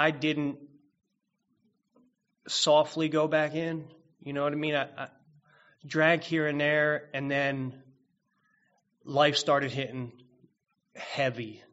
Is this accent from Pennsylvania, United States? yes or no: yes; Philadelphia, Pennsylvania, United States; Born and raised in Philadelphia, and I had an older brother.